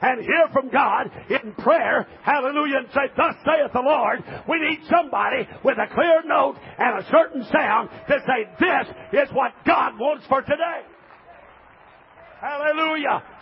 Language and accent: English; Missouri, United States; I was raised up in Missouri, and Brother Harry Branding was my district superintendent.